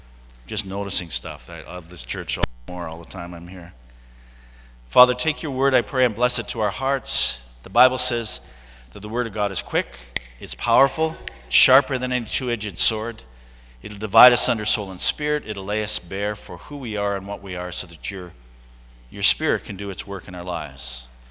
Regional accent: Calgary, Alberta, Canada; I'm from Calgary

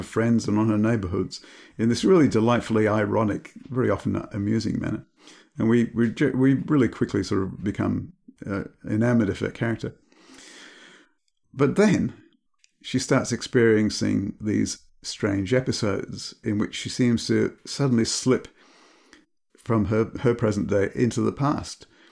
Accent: Yorkshire and the Humber, United Kingdom; born there; I'm a Yorkshire man. I was born in Yorkshire.

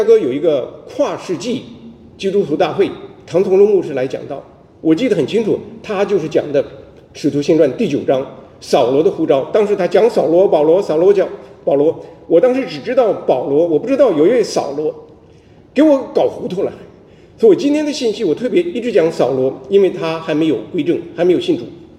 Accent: China; moved away as an adult; now in United States; 我在国内无神论背景中长大，大学毕业后随父母移民美国开始读研，

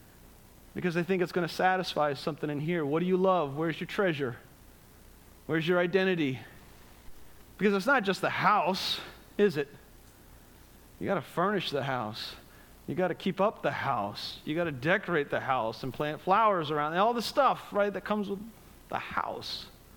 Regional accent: Connecticut, United States; Years ago, I grew up in Connecticut, and we were right on the coast

